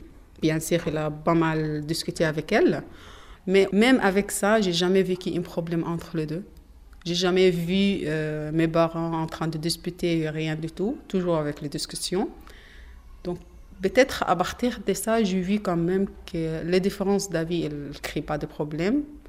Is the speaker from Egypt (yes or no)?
yes; Esna, Luxor Governorate, Egypt; Je viens de Sud d'Égypte, dans une petite ville qui s'appelle Esna, entre Louxor et Aswan.